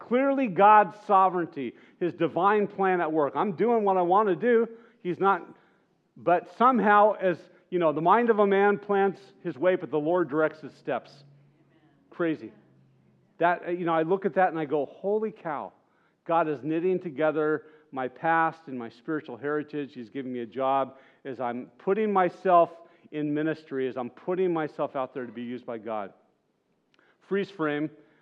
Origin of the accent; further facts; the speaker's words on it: Monrovia, California, United States; born there; I was born in Monrovia, just south of Pasadena.